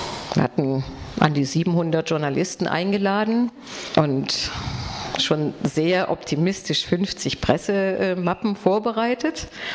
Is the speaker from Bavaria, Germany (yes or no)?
no; Baden-Württemberg, Germany; ich komme aus Baden-Württemberg und bin unter anderem die Frau